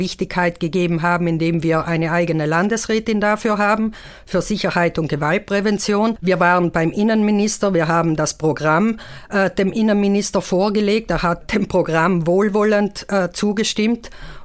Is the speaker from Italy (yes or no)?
yes; Trentino-Alto Adige, Italy; Und das ist ein langer Wunsch, den wir als Südtiroler schon lange Zeit hatten